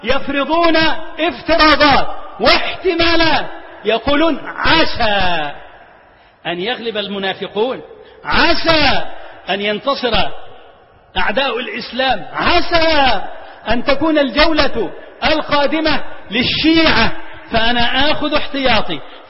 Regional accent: Egypt

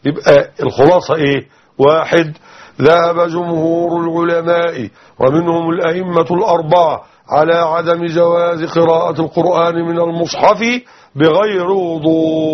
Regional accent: Nile Delta, Egypt; عندنا نحن معاشر المسلمين من أهل الدلتا

